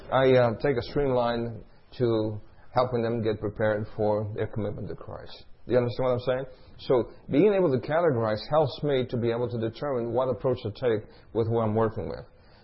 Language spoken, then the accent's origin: English; New York, United States; I grew up in New York. So testimony, okay? I grew up in New York.